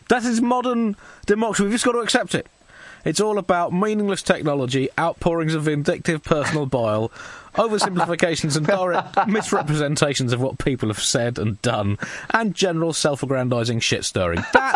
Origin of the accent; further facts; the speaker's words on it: England, United Kingdom; it's made the world a much nicer place to be as an Englishman.